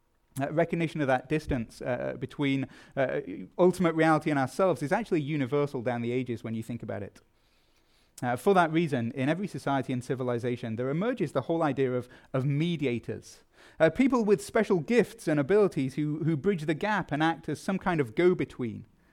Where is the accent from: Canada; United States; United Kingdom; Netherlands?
United Kingdom; England; as an Englishman